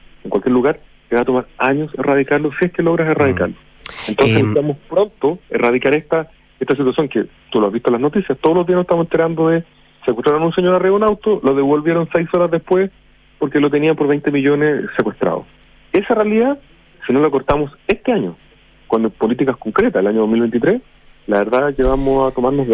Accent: Chile; sobre todo como chileno

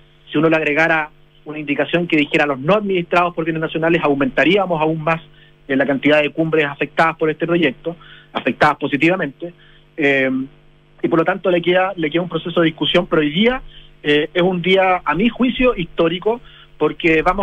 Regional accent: Chile; lo que nos identifica como chilenos

